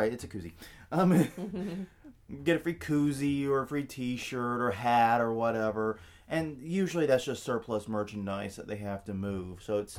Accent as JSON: {"language": "English", "town": "New Orleans", "region": "Louisiana", "country": "United States", "said": "But us in Philadelphia in October has not happened. We're from New Orleans."}